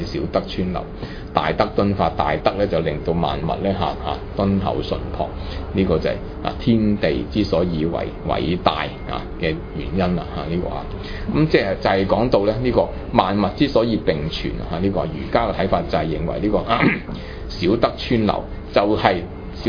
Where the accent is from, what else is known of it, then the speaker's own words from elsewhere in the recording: China; 我是我們中國人看大自然的時候見到的一種特有的一種看法來的